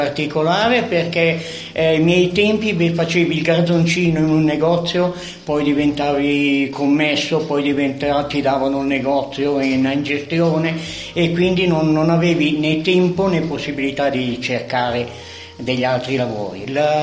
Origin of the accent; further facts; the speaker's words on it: Milan, Lombardy, Italy; io le mie scuole sono state le elementari a Milano, io sono nato a Milano, le elementari sotto i bombardamenti